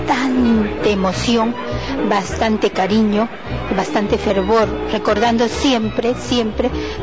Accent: Arequipa, Peru; Aunque mis hijos me dicen, mamá, nosotros no somos arequipeños, ¿por qué no nacimos allá? Bueno, le digo, pero lo llevan en la sangre.

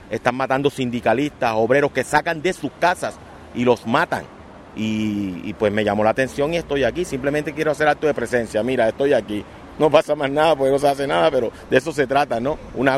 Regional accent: Colombia; Pues yo soy colombiano

